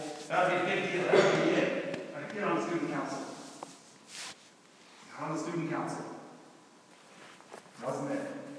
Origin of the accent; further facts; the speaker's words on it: Florida, United States; I used to play a game with my friends growing up in Florida when I was younger.